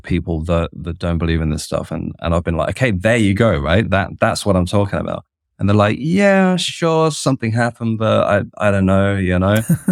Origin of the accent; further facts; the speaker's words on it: London, United Kingdom; accent: Cockney; sorry about my Cockney accent there.